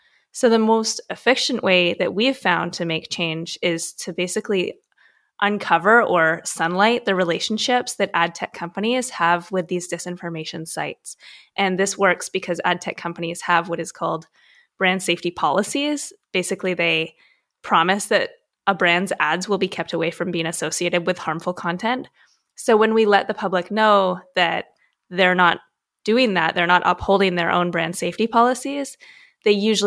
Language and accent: English; Canada; I am Canadian